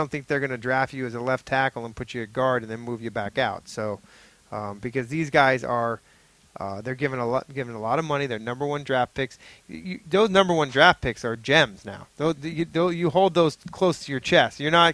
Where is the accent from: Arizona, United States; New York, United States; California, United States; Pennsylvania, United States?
Arizona, United States; Phoenix; Well, I grew up in Phoenix, Arizona, went to a Catholic school.